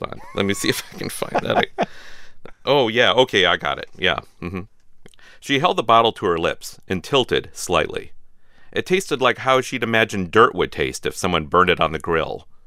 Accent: Midwest, United States; one of the things that I experienced growing up in the Midwest was it took a while to find out how complex people were.

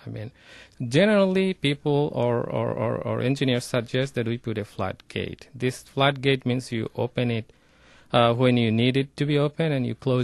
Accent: Bangladesh; now in New Orleans, United States; And I'm from Bangladesh, and I raised my hand in New Orleans and became a U.S. citizen.

